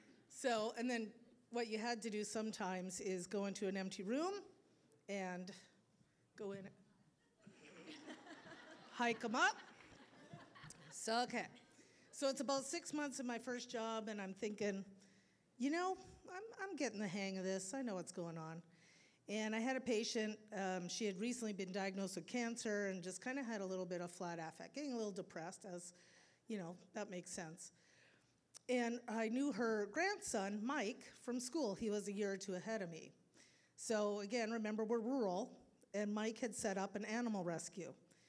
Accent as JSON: {"language": "English", "town": "Dauphin", "region": "Manitoba", "country": "Canada", "tie": "born or raised there", "said": "I got my first job in my hometown of Dauphin, Manitoba, Canada."}